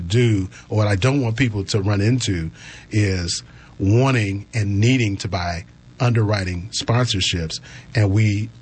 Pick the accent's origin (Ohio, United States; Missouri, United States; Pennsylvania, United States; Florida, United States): Missouri, United States; St. Louis; My hometown of St. Louis doesn't even rival Winston-Salem.